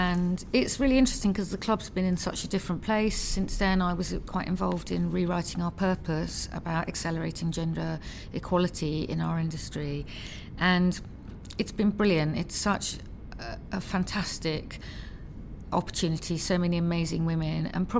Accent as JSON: {"language": "English", "region": "London", "country": "United Kingdom", "tie": "born or raised there", "said": "Because I grew up in Southwest London. And so I've grown up as a Chelsea fan."}